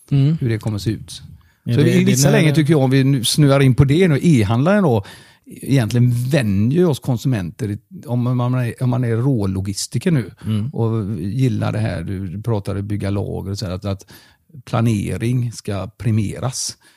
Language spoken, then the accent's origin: Swedish; Germany; Swedish is a second language; now in Sweden; huvudkontoren från Göteborg söderut, nere i mitt hemland Tyskland